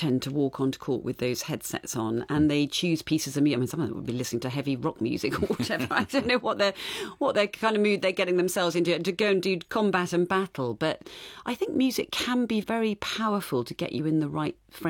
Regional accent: Farnborough, South East England, United Kingdom; I grew up in Farnborough in Kent, and I went to school in Sevenoaks. I'm one of three children.

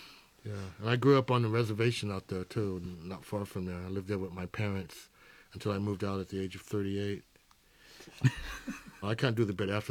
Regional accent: Gallup, New Mexico, United States; No, when I was in Gallup, I wanted to be a rock star.

